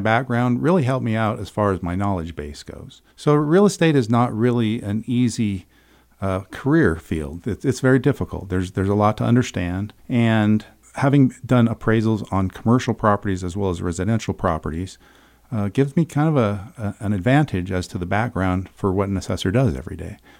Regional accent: Utah, United States; Well, I was raised in Carbon County. I went to Mont Harmon Junior High, and I also went to Carbon High.

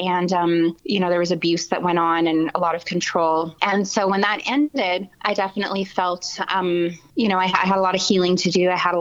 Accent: Canada; the whole being a Canadian wasn't a factor

